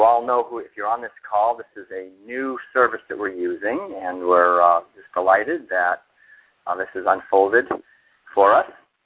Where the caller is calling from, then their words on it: Cincinnati, Ohio, United States; So I'm calling from Cincinnati, and that's an unusual situation because normally, as you all probably are aware, we're based out in Northern California.